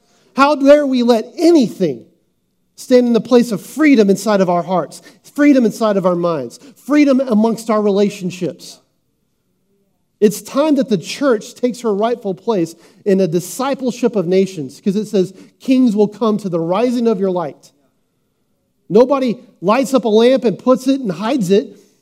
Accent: United States; And I'm telling you, I love being an American. I love it.

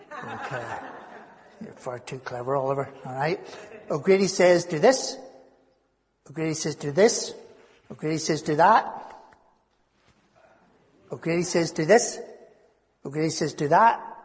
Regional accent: Belfast, Northern Ireland, United Kingdom; Back when I was growing up in Sandy Row, neighbours, back in the really old days, if they needed to borrow, anybody remember borrowing a cup of sugar from your neighbour?

